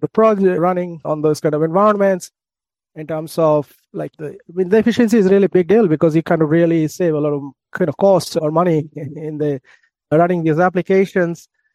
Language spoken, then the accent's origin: English; Bangladesh; English is a second language; moved away as an adult; now in United States; So I was born and raised in Bangladesh, came to United States as a PhD student in 2009.